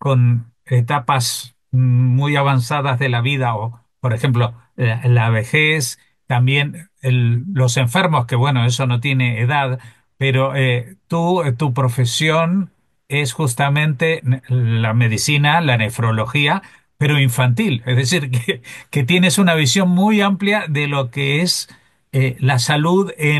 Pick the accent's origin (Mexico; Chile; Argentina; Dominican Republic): Argentina; yo vengo de Argentina